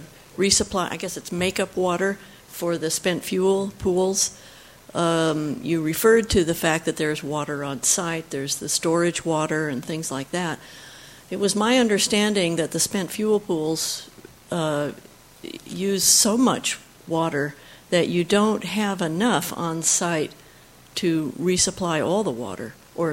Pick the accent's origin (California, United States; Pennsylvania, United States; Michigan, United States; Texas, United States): California, United States; San Luis Obispo; from San Luis Obispo.